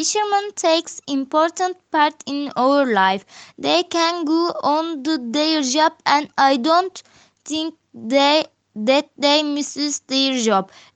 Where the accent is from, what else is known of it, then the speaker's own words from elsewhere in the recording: Turkey; I am from Turkey. I am really keen on this goal. My city is in the west coast of Turkey